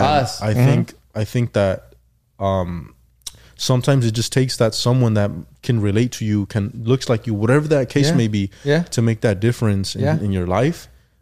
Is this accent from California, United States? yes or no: yes; Los Angeles, California, United States; growing up in South Central and seeing like to be honest, like I had a fucked up childhood.